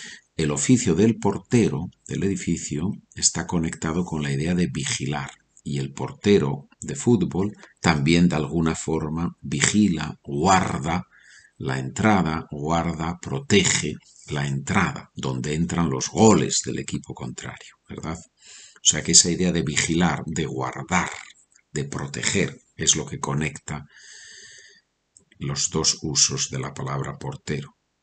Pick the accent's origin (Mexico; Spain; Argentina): Spain; Oviedo, Asturias; born there; En mi caso, nací en Oviedo, en el norte de España.